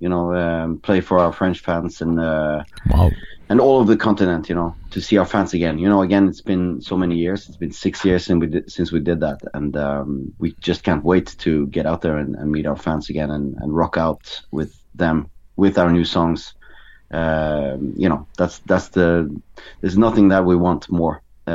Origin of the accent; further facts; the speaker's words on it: Norway; English is a second language; we added some black metal references towards the end of the song to really emphasize that we are from Norway, and we also have that tradition of black metal and the Norwegian language and tradition with us.